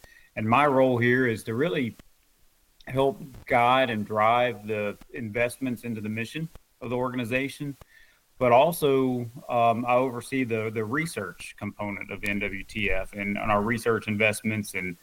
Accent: Kentucky, United States; But I grew up in Kentucky, really in the central part of Kentucky, right around the Bardstown, Elizabethtown area, where I grew up turkey hunting, deer hunting

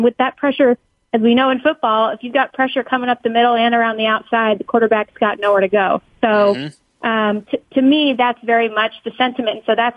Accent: West Coast, United States; And I'm from the West Coast originally, so I am extremely excited to be back in my preferred time zone.

